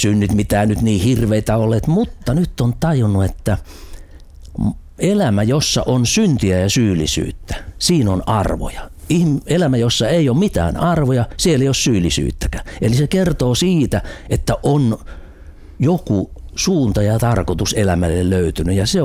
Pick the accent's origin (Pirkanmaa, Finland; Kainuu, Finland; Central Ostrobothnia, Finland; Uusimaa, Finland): Uusimaa, Finland; Järvenpää; Järvenpäästä